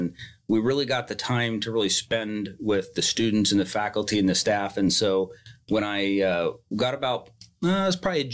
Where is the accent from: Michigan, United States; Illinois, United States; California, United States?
California, United States; Turlock; Well, I grew up here in Turlock, born here in Turlock.